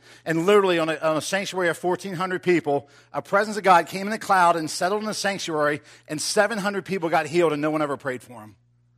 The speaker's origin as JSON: {"language": "English", "town": "Ocean City", "country": "United States", "tie": "born or raised there", "said": "I grew up in Ocean City. Anybody know about Ocean City? Great place to grow up"}